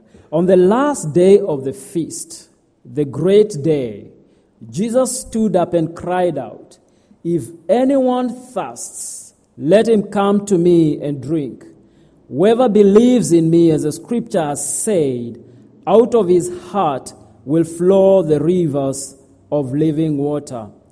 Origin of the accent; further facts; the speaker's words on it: Kenya; moved away; I'm originally from Kenya. Came here a few years ago. I came in 2012 to pursue my MD at Regent College